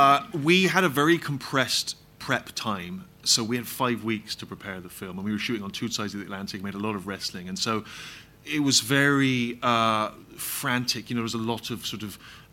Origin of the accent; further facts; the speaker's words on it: Bristol, South West England, United Kingdom; and then when I went back to my hometown of Bristol, I used to write for this magazine